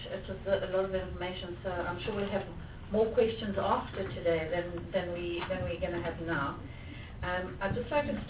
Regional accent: Eastern Cape, South Africa; I'm from the Eastern Cape

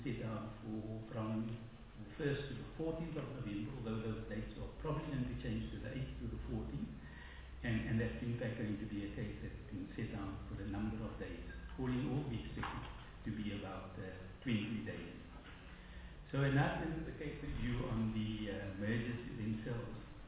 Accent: Claremont, Western Cape, South Africa; a few meters from where I grew up in Claremont.

